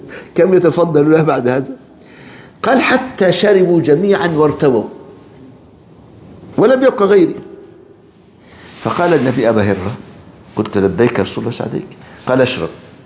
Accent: Egypt; منتشر جديد عندنا في مصر خاصة في صعيد مصر.

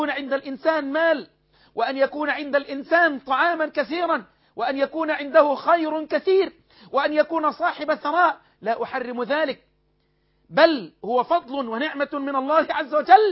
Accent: Egypt; خبز الشعير اللي هو عندنا في مصر عيش وفول

